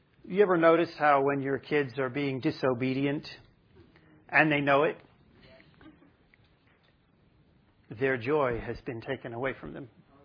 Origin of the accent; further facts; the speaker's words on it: United Kingdom; I don't know what it is about being British, right?